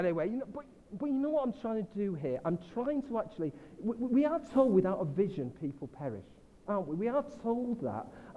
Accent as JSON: {"language": "English", "region": "England", "country": "United Kingdom", "said": "I come from North Northern England, so they have to be very simple."}